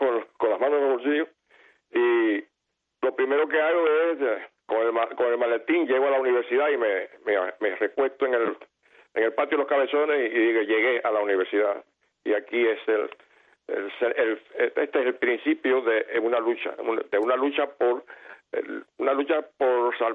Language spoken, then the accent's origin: Spanish; Santiago de Cuba, Cuba; soy nacido en Santiago de Cuba, me crié allí y me sorprendió a los 15 años el golpe del 10 de marzo.